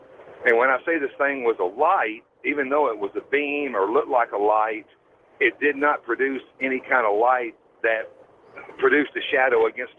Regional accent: Olive Branch, Mississippi, United States; I'm from Olive Branch, Mississippi, just outside of Memphis, Tennessee.

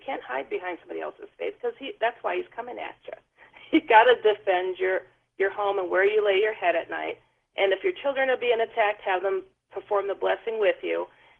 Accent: Milwaukee, Wisconsin, United States; But, you know, when I'm from Milwaukee.

